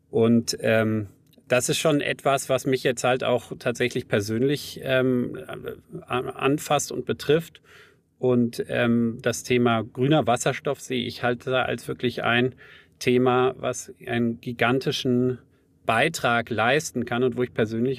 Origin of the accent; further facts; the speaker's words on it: North Rhine-Westphalia, Germany; ich bin in der Nähe vom Ahrtal aufgewachsen und bei Bonn und habe auch Klassenkameraden aus dem Ahrtal gehabt.